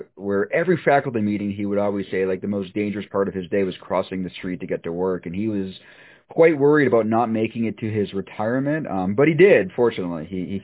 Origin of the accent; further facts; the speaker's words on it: Watertown, Massachusetts, United States; I grew up in Watertown, Massachusetts, and as a kid, I could walk or bike all over town.